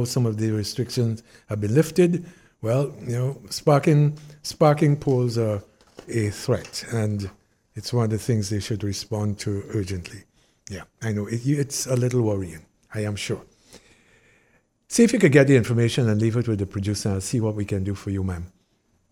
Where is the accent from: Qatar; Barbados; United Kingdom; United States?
Barbados; I spoke in English, and I said I was a visitor from Barbados and that I was staying at the hotel across the road